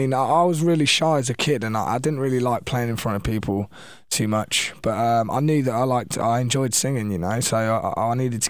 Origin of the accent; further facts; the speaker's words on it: Rugby, West Midlands, United Kingdom; In a town called Rugby. It's like where the actual game was invented. That's probably the main thing about the town that's good. And it's got some real nice public schools, real posh schools and stuff. But apart from that, it's quite a dreary town, really.